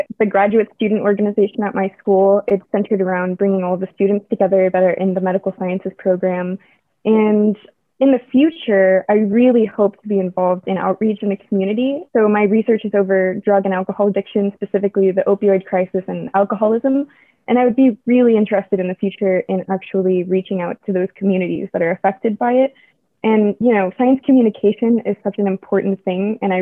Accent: Texas, United States; I'm 23 and I'm from Texas.

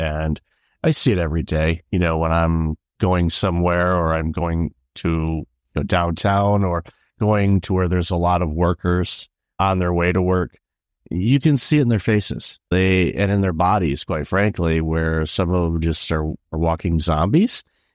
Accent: Detroit, Michigan, United States; also born or lived in Chicago; And, you know, I grew up in Detroit and worked and lived in Chicago for 6 years.

